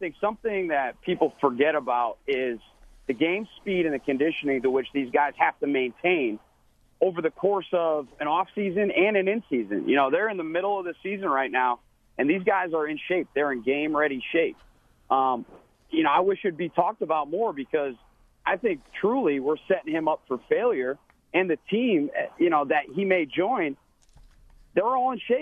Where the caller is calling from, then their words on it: Myrtle Beach, South Carolina, United States; Yeah, I'm in Myrtle Beach, South Carolina.